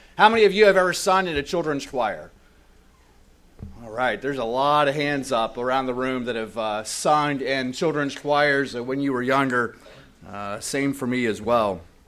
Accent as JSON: {"language": "English", "town": "Cincinnati", "region": "Ohio", "country": "United States", "tie": "born or raised there", "said": "I was born and raised in Cincinnati"}